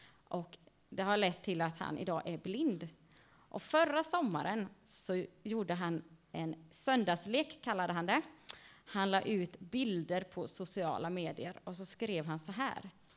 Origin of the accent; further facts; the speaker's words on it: Vaggeryd, Jönköping County, Sweden; jag kommer ursprungligen ifrån Vaggeryd.